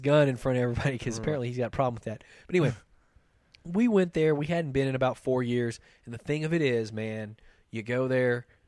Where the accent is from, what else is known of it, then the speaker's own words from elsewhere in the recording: Hamilton, United States; I grew up in Hamilton, which is a small town, 2A school, 3 stoplights, 1 blinking light, no economy, no nothing.